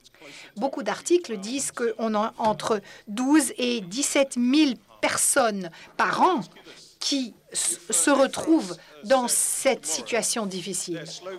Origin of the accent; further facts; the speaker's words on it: Cape Town, Western Cape, South Africa; moved away; Je viens de Cape Town, en Afrique du Sud, et je suis un exilé, et ça fait 25 ans que je suis en exil